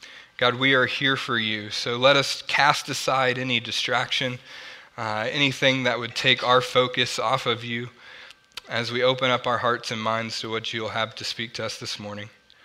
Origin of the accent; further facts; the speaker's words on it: Oklahoma, United States; And remember, I'm from Oklahoma, so Wichita, Kansas was only about 2 hours from us.